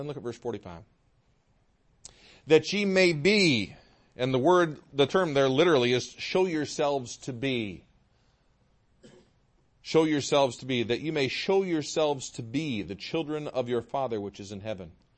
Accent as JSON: {"language": "English", "region": "Michigan", "country": "United States", "tie": "born or raised there", "said": "Now, I grew up in Michigan where sometimes the lake ice would get like this."}